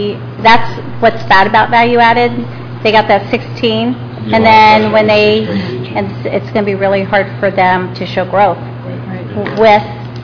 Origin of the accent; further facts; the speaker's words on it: Newark, Ohio, United States; And I'm from Newark, so that's one of ours, too.